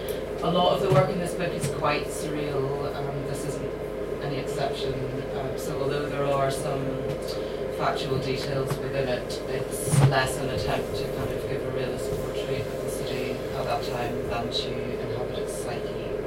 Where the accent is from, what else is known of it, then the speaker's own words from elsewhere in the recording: Belfast, Northern Ireland, United Kingdom; I grew up in the suburbs of Belfast, so although I grew up in Belfast in the 1980s